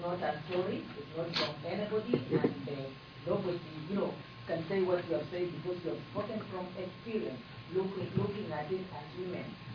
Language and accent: English; Kenya; I come from Kenya. My son was murdered in Kenya in 2004.